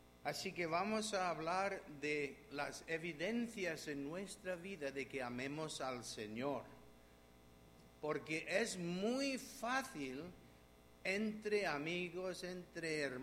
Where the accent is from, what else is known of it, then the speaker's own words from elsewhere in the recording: Canada; now in Spain; Soy canadiense, pero en fin, he aprendido aquí a hablar también con las manos.